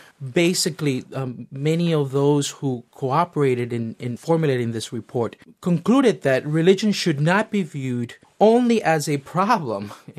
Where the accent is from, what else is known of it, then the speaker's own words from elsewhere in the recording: Miami, Florida, United States; Growing up in Miami, of course, was a great gift to me because I grew up with many people from different parts of Latin America.